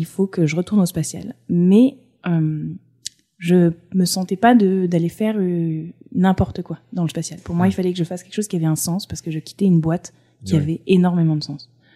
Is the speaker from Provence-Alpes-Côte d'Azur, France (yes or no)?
yes; Provence-Alpes-Côte d'Azur, France; also born or lived in Cantal / United States / Paris; je suis Cantalou, j'aime dire ça parce que en fait tout le reste de mon parcours et de mes racines est assez hétéroclite, c'est-à-dire que j'ai un père sud-africain, j'ai grandi sur la Côte d'Azur, j'ai fait mes études aux États-Unis, j'ai fait mes études à Paris.